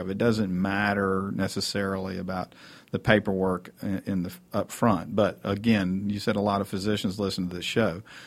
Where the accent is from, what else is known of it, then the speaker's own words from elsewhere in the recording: Atlanta, Georgia, United States; being outside of Atlanta and growing up in Atlanta, that's one of the big advantages of Atlanta